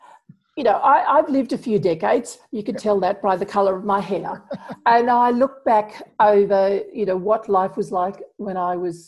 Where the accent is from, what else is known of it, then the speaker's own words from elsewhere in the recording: Sydney, New South Wales, Australia; See, I don't think as a child growing up in Sydney, I don't think I'd ever heard of, well, anything like the Black Lives Matter movement